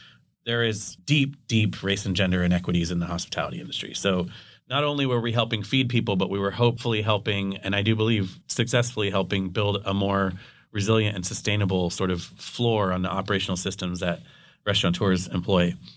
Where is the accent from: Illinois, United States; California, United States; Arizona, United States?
California, United States; Santa Clarita; now in San Diego, United States; I moved here to go to UCSD. I came from the Santa Clarita Valley, which is just outside of Los Angeles.